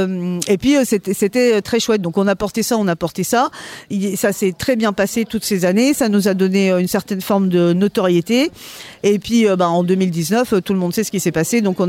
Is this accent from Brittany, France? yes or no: no; Grand Est, France; Alors, moi, physiquement, je viens de Lorraine.